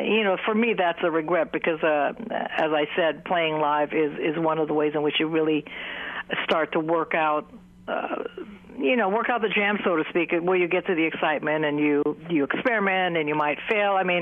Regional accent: Manila, Metro Manila, Philippines; my father was American and we grew up in Manila, and my sister and I were playing ukuleles sitting by the transistor radio.

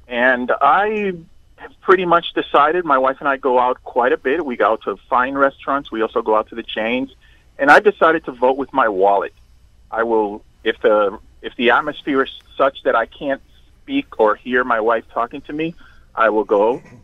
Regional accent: Boston, Massachusetts, United States; We are so blessed being in South Florida that there are so many choices. I'm from Boston originally. We also have a huge dining culture there.

